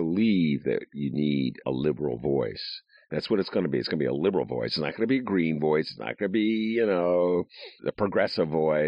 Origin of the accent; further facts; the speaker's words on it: Rhode Island, United States; now in Evanston, United States; I moved to Evanston in 1966 from Rhode Island, and I come from a very liberal New Deal Democratic background.